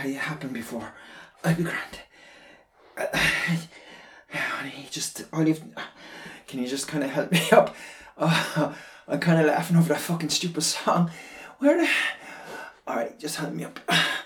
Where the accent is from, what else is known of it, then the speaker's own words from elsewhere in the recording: Ireland; I'm Irish. We built the world, for God's sake.